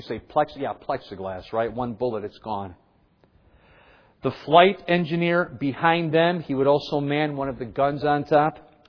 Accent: Cleveland, Ohio, United States; many of you know I'm from Cleveland

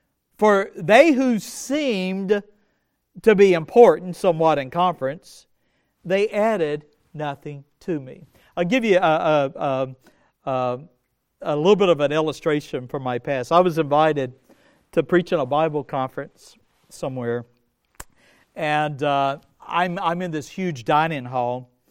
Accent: United States; accent: Southern; And you can probably hear a little bit of Southern in my accent. I grew up about an hour from here. I grew up in the country near Saps Cross Road, and I went to a school called Buford.

